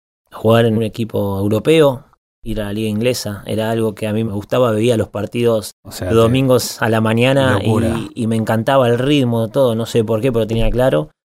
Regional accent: Argentina; now in England; No, en ningún momento hubo eso por ser argentino

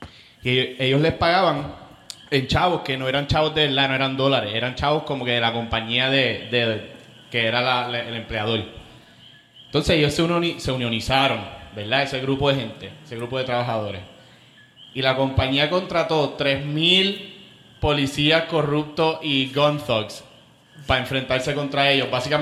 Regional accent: Ypsilanti, Michigan, United States; born there; Yo nací en Ypsilanti, Michigan. Soy yo, por si acaso, soy un redneco también.

